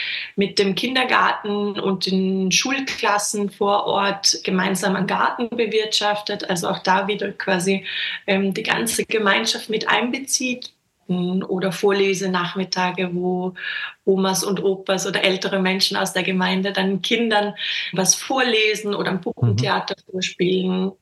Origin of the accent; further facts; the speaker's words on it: Vorarlberg, Austria; Ich bin ja in Vorarlberg groß geworden, genauer gesagt im Rheintal.